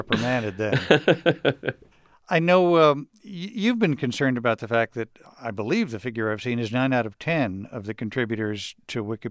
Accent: Chicago, Illinois, United States; born there; I, rather famously, was born in Chicago.

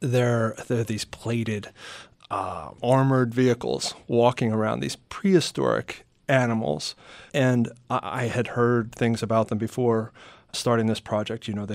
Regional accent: New Jersey, United States; the way I expected as a boy growing up in New Jersey.

